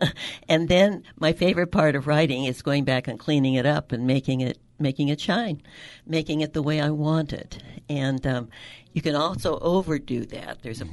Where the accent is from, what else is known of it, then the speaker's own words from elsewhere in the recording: Los Gatos, California, United States; And I lived in the San Francisco Bay Area, Los Gatos in particular.